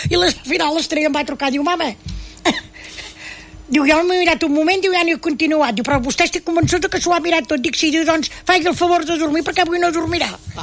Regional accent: Catalonia, Spain; Jo vull la meva llengua, el meu país és Catalunya i la meva parla és la catalana, però estic orgullosa de saber el castellà

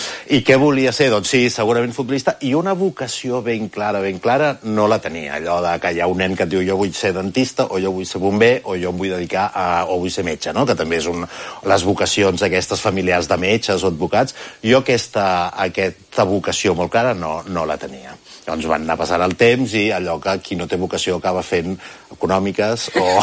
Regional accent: Barcelona, Catalonia, Spain; vaig néixer a la Clínica Adrià, que és una clínica que està a és la zona de Sarrià-Sant Gervasi.

